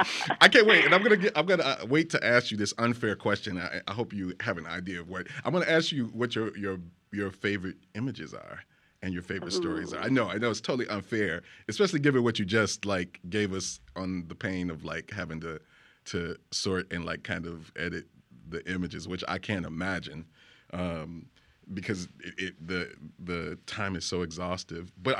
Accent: Midwest, United States; I'm from the Midwest.

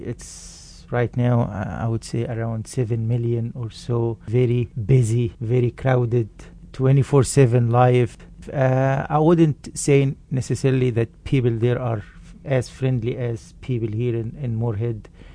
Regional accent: Alexandria, Alexandria Governorate, Egypt; English is a second language; now in United States; I was born in Alexandria, Egypt. My mother was a teacher. My father was an accountant. Received my education like any normal child. Used to spend my entire summer by the beaches of Alexandria, enjoying the sun, fishing, swimming, playing with other kids.

